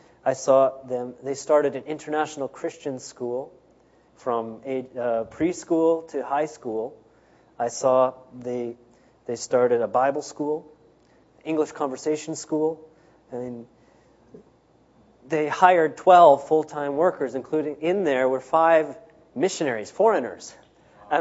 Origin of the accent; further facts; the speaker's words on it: British Columbia, Canada; I'm from Canada, mainly BC, British Columbia. Small town, 5,000 people.